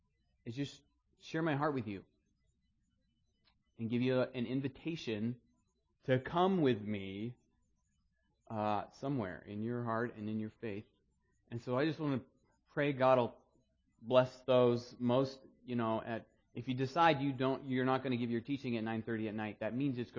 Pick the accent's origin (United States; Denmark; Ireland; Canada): United States; Maine; I grew up in Maine. And when it was a nice day outside, when the sun was shining, everybody was in a good mood.